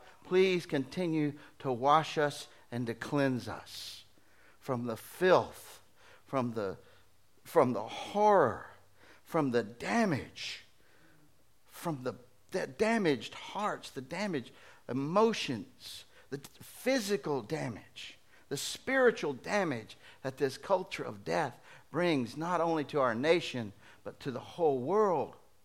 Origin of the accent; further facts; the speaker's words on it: Birmingham, Alabama, United States; You know, I still have to defend that so much, you know, because I'm from Birmingham, and Birmingham had such a black eye from what happened.